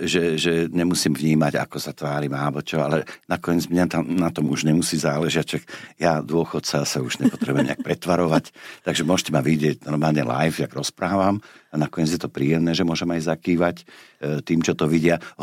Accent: Bratislava, Bratislava Region, Slovakia; tak to už samozrejme ako Bratislavčan rodený

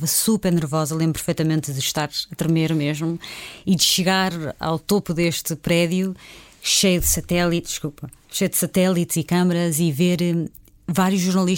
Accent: Portugal; moved away as an adult; now in United States; Sou portuguesa, acima de tudo. É a primeira coisa que digo no mundo inteiro, que qualquer pessoa que conheça, digo sempre que sou portuguesa, embora viva nos Estados Unidos, como disseste, há mais de 20 anos.

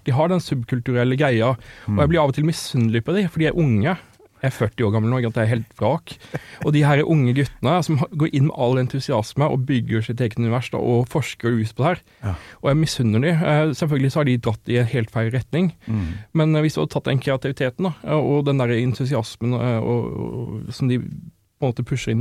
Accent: Southern Norway, Norway; jeg vokste opp på Sørlandet, ikke sant?

